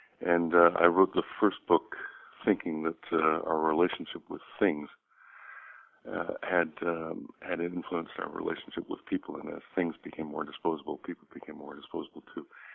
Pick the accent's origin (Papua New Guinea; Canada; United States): Canada; Ottawa, Ontario; I grew up in Ottawa, Canada, which was a very small town.